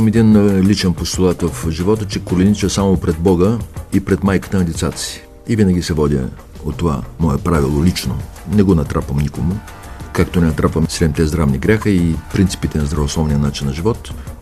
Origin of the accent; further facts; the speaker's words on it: Yambol, Yambol Province, Bulgaria; moved away as an adult; now in Sofia, Bulgaria; 78 година дойдох. С 6 години лекарска практика. Не се чувствам столичанин, макар че живея близо 40 години. Аз съм си ямболия с любов към Родопите.